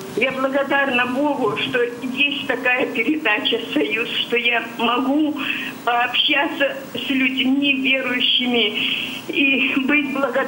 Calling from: Novorossiysk, Krasnodar Krai, Russia; я из Новороссийска.

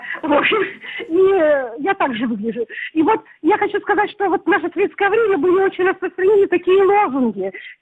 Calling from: Murmansk Oblast, Russia; Я звоню из Мурманской области

